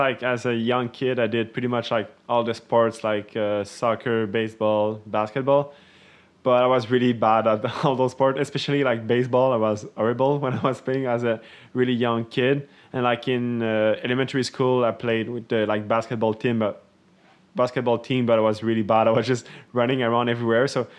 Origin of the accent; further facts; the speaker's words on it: Quebec, Canada; I live up north in, I grew up in Moronite and then I moved to Saint-André-Lac, which is like close to Saint-Sauveur.